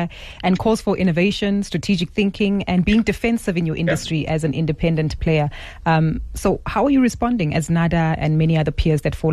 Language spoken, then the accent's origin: English; South Africa; I'm a South African here